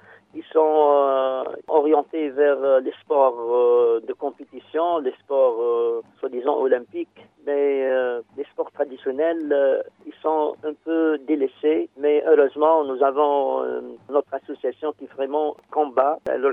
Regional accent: Tunisia; chez nous en Tunisie, le mariage traditionnel surtout se base sur les jeux

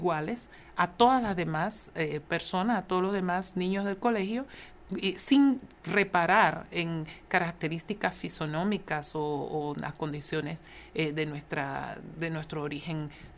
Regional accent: Panama; tenía el deber de luchar y servir para la defensa de los derechos de la población, de la sociedad panameña

